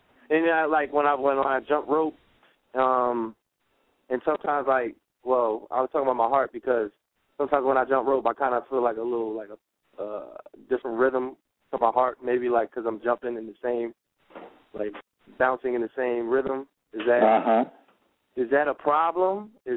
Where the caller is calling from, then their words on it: Harvey, Louisiana, United States; Okay, yes, I'm calling from Harvey, Louisiana.